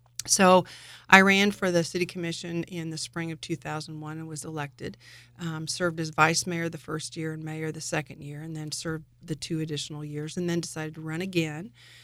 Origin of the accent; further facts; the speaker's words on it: St. Louis, Missouri, United States; also born or lived in East Coast / Midwest / West Coast; Well, I grew up moving quite a bit because my father was with Monsanto. And so we moved from the East Coast to the Midwest, to the West Coast, back to the East Coast, and then eventually landed in St. Louis. And that's where I went to junior high and high school.